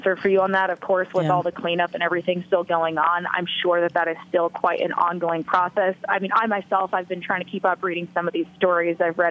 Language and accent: English; California, United States; because I have so many friends from Florida, but I'm from California, so I have all my friends there.